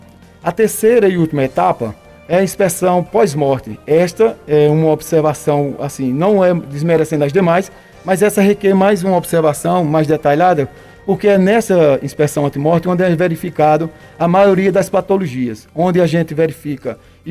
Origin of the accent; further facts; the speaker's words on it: Monteiro, Paraíba, Brazil; now in Ouro Velho, Brazil; eu há muito tempo já no município de Ouro Velho, eu sou natural do município de Monteiro, Paraíba.